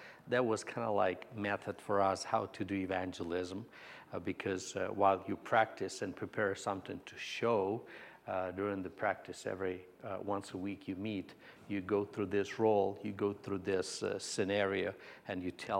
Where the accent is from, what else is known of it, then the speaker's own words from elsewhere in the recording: Ukraine; English is a second language; And me and my wife, we graduated and we went back in Ukraine. We're originally from Ukraine.